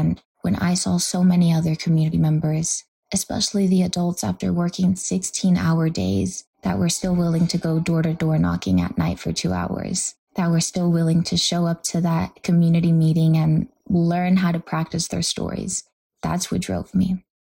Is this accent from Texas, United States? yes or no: no; California, United States; I grew up in South Central. I grew up in the most beautiful, vibrant community where we were all family